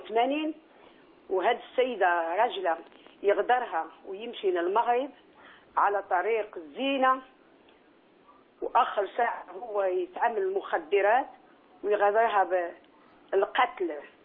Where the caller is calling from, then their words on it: Haarlem, North Holland, Netherlands; من هولندا، من مدينة هارلم.